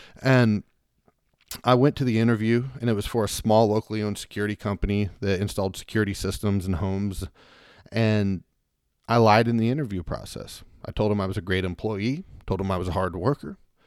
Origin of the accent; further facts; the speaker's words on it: Oklahoma, United States; now in Orlando, United States; I live in Florida, Orlando, Florida right now. I am from Oklahoma originally.